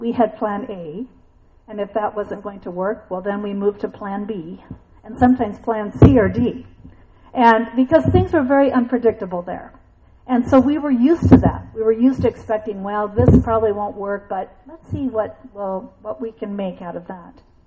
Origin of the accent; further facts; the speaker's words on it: Washington, United States; And we're from the West Coast, so we're from Washington State.